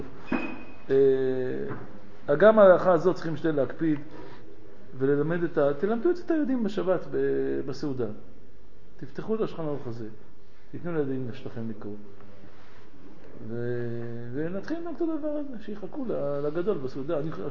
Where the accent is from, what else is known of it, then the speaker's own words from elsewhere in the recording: Morocco; אנחנו נקראים מרוקאי.